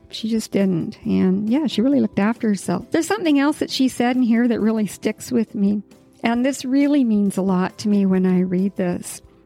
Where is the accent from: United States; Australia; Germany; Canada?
Canada; Yukon; yeah, I was born and raised in the Yukon, and the Yukon Territory here in Western Canada is one of the most beautiful places you can ever go to.